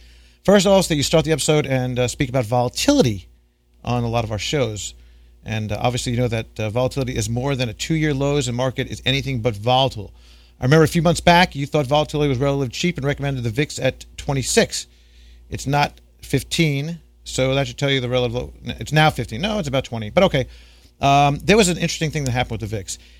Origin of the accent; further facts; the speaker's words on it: Canada; I'm a Canadian and have invested in HNU